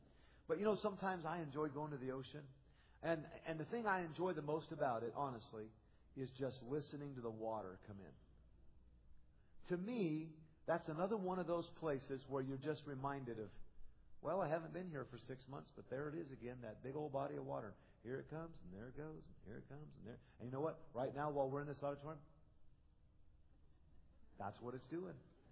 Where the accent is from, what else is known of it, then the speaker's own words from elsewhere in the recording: United States; I'm just so glad I grew up in America, grew up in a Baptist home, went to Christian schools.